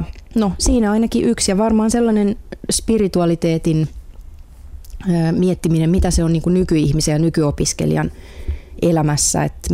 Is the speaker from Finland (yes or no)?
yes; Helsinki, Uusimaa, Finland; No mä oon helsinkiläinen. Mä oon kotoisin tuolta lähiöstä, Itä-Helsingin Myllypurosta.